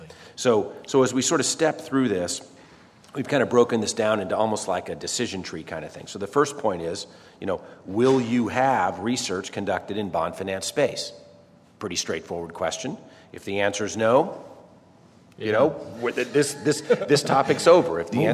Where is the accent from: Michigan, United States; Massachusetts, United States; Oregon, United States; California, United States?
California, United States; But you know, I'm from California. I helped write the stem cell initiative that went into play there